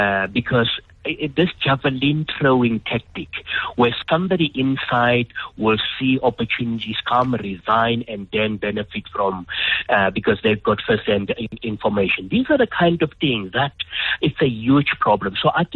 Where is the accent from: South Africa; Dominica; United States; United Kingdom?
South Africa; I don't think we are South African citizens, what I would call a radical, to such an extent that they will not be sympathetic to some of the challenges that our government face.